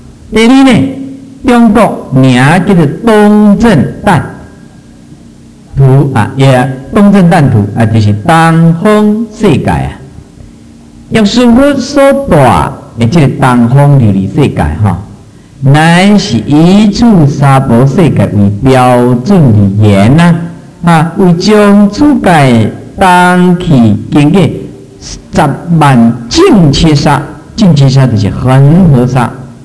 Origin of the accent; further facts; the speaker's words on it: Taiwan; 我们台湾人真的是很伟大，你知道吗？但是我是台湾人